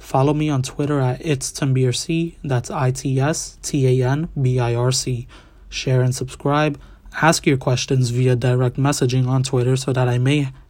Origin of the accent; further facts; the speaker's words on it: New York, United States; As a New Yorker, I'm going to speak from the heart.